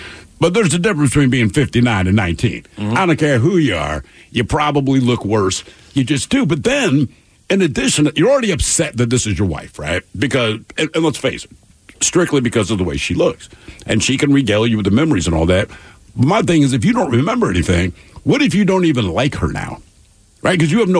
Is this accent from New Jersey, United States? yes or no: no; St. Louis, Missouri, United States; I love my hometown of St. Louis.